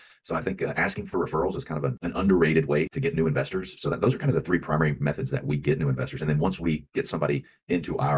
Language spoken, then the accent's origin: English; Texas, United States; born or raised there